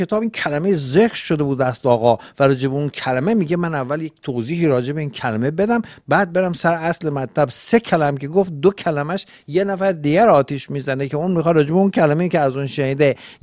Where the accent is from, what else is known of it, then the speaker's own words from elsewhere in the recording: Iran; ما در هر کجا که باشیم همیشه ما همه ایرانی هستیم